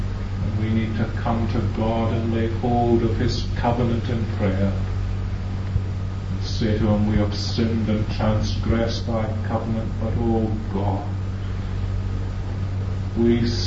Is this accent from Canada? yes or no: no; Glasgow, Scotland, United Kingdom; When I was a young boy, I was brought up in Glasgow.